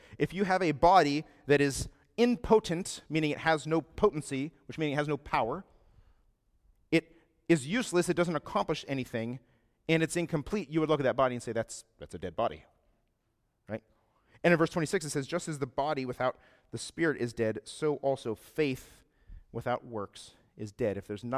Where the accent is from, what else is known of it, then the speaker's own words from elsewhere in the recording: Ohio, United States; And we were super excited because we're from Ohio. You don't grow oranges in Ohio.